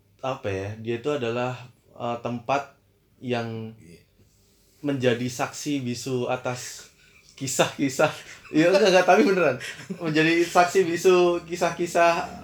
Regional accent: Surakarta, Central Java, Indonesia; moved away; Jadi apalagi gue dari lahir tuh di kota Solo. Jadi lu bisa bayangin ketika gue harus pergi tuh, waktu itu gue sedih

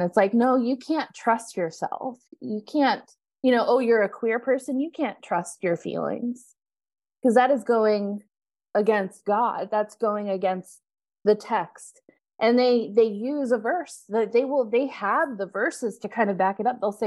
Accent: Los Angeles, California, United States; No, I grew up in Los Angeles, actually, from LA, and, went to high school, college, and all the things down there, and then went to grad school in the Bay.

